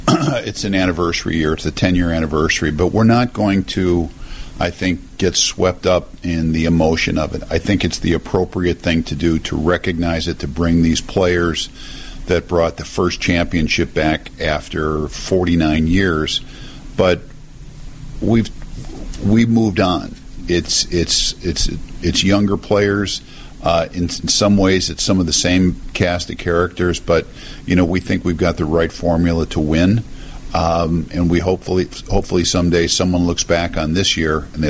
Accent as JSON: {"language": "English", "town": "Chicago", "region": "Illinois", "country": "United States", "said": "I'm from Chicago. I'm from here."}